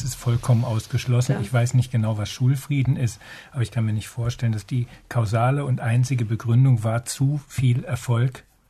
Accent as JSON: {"language": "German", "region": "Saxony-Anhalt", "country": "Germany", "said": "Nein, das ist bei uns in Sachsen-Anhalt wirklich noch nicht vorgekommen."}